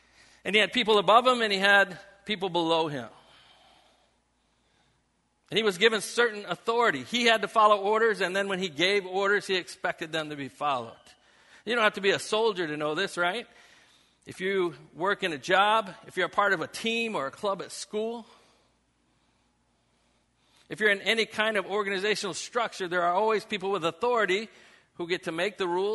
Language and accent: English; Dugway Proving Grounds, Utah, United States; born there; also born or lived in New Mexico / North Carolina / New York; my dad was in the Army. And so I was born in Dugway Proving Grounds, Utah. And I lived there for all of 7 days. And as soon as I was old enough to get on a plane, we flew to New Mexico